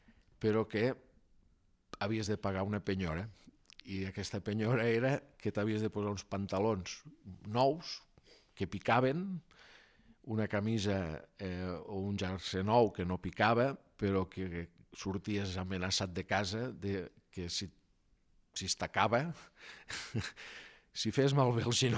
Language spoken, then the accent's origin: Catalan; La Cala, Catalonia, Spain; de ser d'on som, de la Cala